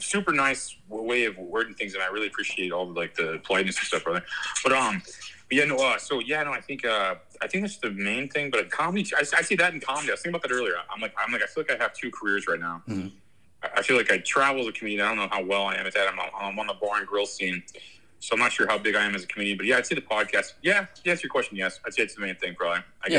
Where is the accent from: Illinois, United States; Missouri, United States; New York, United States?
Missouri, United States; I told him I was from Missouri